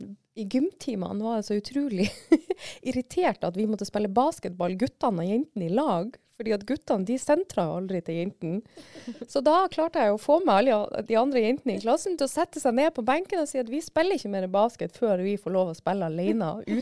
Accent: Andøya, Nordland, Norway; Nei, jeg vokste opp på Andøya. På 80-tallet, og der hadde vi ikke barnehager på den tiden.

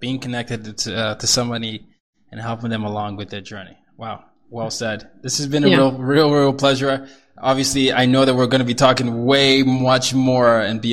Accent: Nigeria; because she's half Nigerian. I'm Nigerian.

